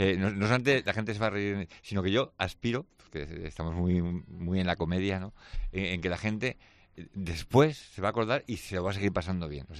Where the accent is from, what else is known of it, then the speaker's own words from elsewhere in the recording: Zaragoza, Aragon, Spain; yo soy de Zaragoza.